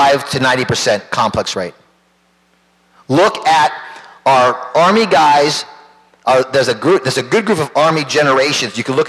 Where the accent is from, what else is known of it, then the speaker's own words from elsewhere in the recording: California, United States; I'm from California. 1974 was a freshman year in high school.